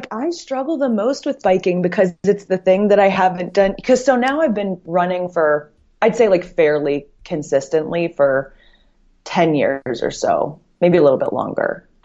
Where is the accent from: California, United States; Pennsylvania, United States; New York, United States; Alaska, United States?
Pennsylvania, United States; Erie; I grew up in Erie, Pennsylvania.